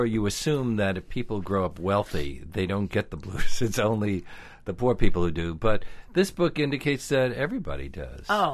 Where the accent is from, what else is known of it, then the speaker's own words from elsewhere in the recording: Williamsburg, New York, United States; In Williamsburg.